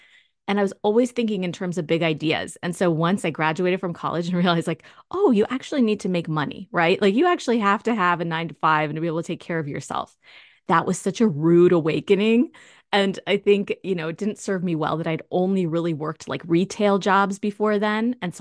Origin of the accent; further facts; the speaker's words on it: Virginia, United States; also born or lived in Berlin, Germany; I'm also the daughter of Iranian political refugees. I grew up in Northern Virginia, but I was born in Berlin, Germany.